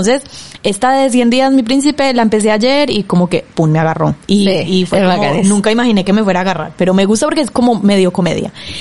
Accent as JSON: {"language": "Spanish", "country": "Colombia", "said": "porque soy de Colombia"}